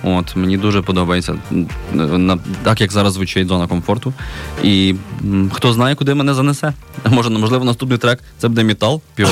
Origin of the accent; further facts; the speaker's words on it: Khmelnytskyi, Khmelnytskyi Oblast, Ukraine; born or raised there